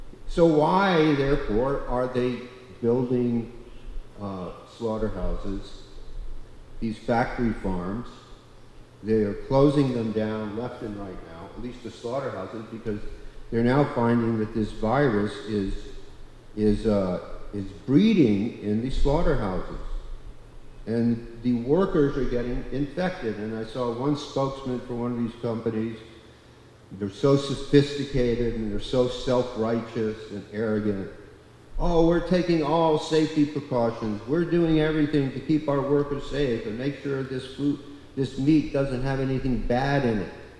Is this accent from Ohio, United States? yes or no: no; Miami, Florida, United States; Like when I was a kid growing up in Miami, in those days at least, which was really a long time ago, you could walk down the block and you could pick mangoes